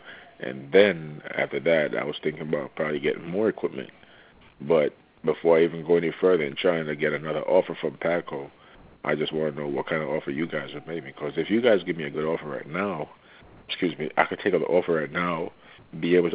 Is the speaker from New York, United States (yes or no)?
yes; New York, United States; Okay. Yeah, I'm originally from New York, man.